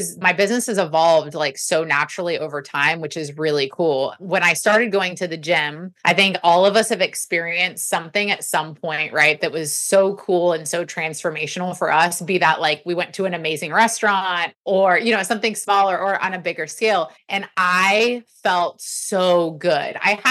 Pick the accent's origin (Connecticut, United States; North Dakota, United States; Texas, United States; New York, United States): Texas, United States; But it was only because I'm from Texas and people were watching my journey and they're like, tell me how to do what you do.